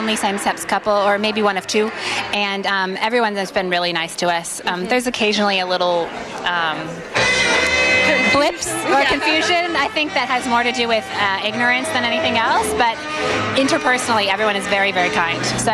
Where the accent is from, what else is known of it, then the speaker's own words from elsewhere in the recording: Portland, Oregon, United States; We're from Portland, Oregon.